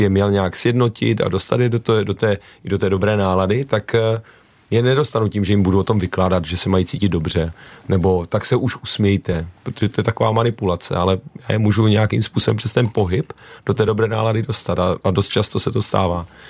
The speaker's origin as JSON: {"language": "Czech", "town": "Karviná", "region": "Moravian-Silesian Region", "country": "Czechia", "said": "Já jsem z Karviné, kde ten slang je trošku jiný a tam se taky používá hejbní kostrou."}